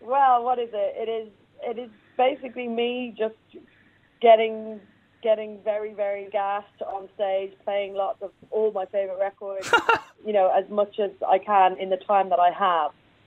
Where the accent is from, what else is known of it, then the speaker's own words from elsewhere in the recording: Dublin, Leinster, Ireland; because I'm going home to my hometown, it always, for me, it's like five times as exciting as any other tour date